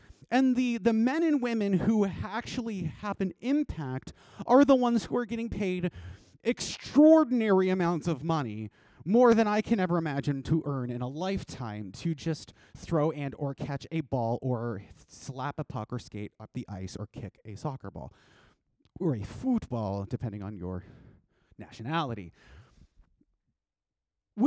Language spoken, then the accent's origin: English; Canada; as a Canadian.